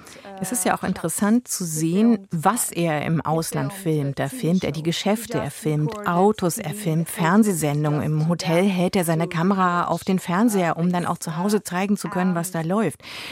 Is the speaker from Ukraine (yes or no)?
yes; Ukraine; German is a second language; Wir hatten die Illusion als Ukrainer, dass die Unabhängigkeit gratis kommen würde.